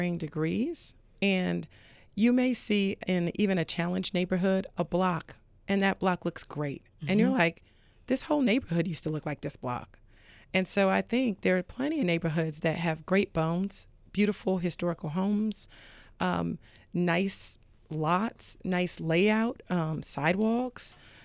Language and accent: English; Long Island, New York, United States; I grew up in Long Island, New York.